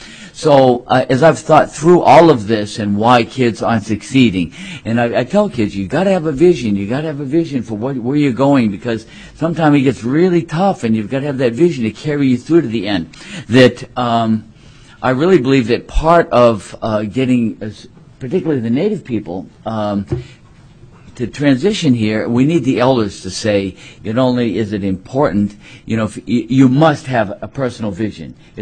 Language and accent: English; East Coast, United States; You know, I come from the East Coast, and so conversation is kind of like a Chinese ping pong match, you know, really quickly.